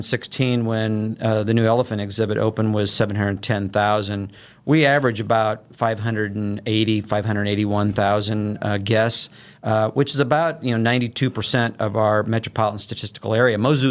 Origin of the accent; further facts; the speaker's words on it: Illinois, United States; Yeah, I'm a native of the St. Louis metro region. I grew up on the Illinois side of the Mississippi River there